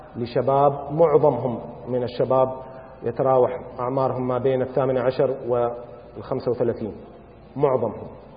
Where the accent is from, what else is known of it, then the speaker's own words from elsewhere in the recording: Al-Ahsa, Eastern Province, Saudi Arabia; وبعض المعلومات من مديرية الشؤون الصحية عندنا بالأحساء